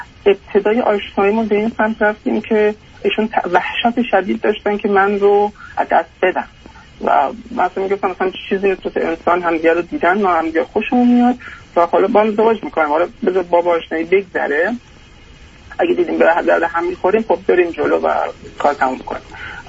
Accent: Iran; moved away as an adult; now in Australia; بعد از 5 سال هم از ایران خارج شدیم و مهاجرت کردیم به استرالیا

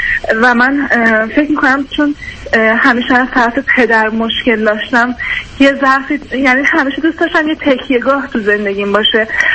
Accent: Iran; من 31 سالمه. حدود یک ساله که از ایران اومدم، ازدواج کردم، اومدم از ایران.

